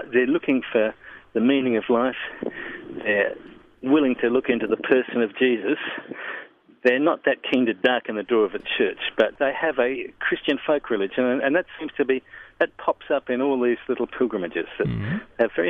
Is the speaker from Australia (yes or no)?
yes; Australia; Some of the unique things about being Australian obviously hadn't come from London.